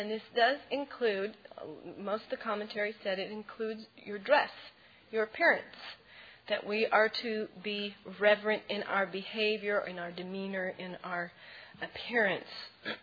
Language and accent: English; California, United States; But Damien and I are from the Napa Valley.